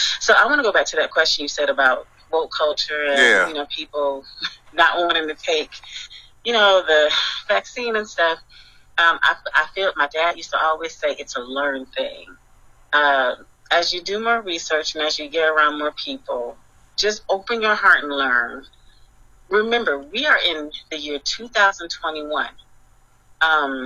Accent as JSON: {"language": "English", "town": "Cleveland", "region": "Ohio", "country": "United States", "said": "Yeah, I'm from Cleveland, of course."}